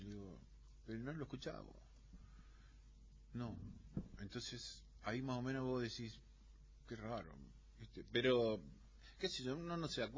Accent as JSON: {"language": "Spanish", "region": "Montevideo", "country": "Uruguay", "said": "El barrio del Cerro, sí. La Villa del Cerro."}